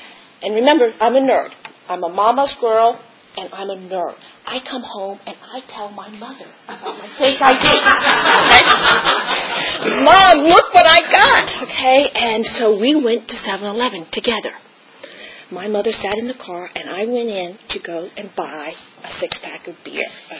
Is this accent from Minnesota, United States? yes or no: no; Virginia, United States; I grew up in Northern Virginia, grew into a family of middle class family, Northern Virginia, went to public high school.